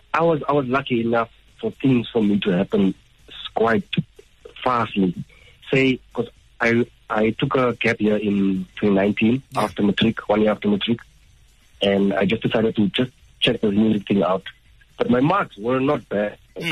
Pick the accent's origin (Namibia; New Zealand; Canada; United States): Namibia; Because I'm from Namibia. I'm born that side.